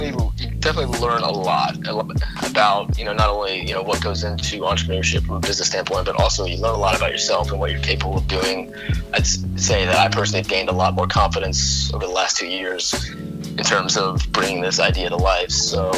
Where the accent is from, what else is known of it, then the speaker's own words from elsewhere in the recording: Cincinnati, Ohio, United States; now in Chicago, United States; I ended up moving to Chicago. That's where I currently live. I'm from Cincinnati.